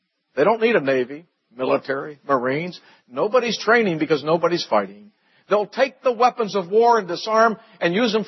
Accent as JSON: {"language": "English", "town": "New York City", "region": "New York", "country": "United States", "said": "As most of you know, I come from New York."}